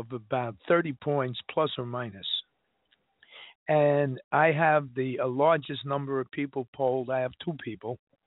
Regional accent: Massachusetts, United States; accent: Massachusetts; that's my Massachusetts accent coming through

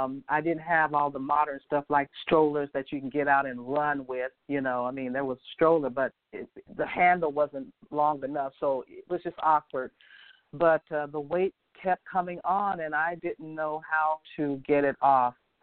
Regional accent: Portland, Oregon, United States; I hail from Portland, Oregon.

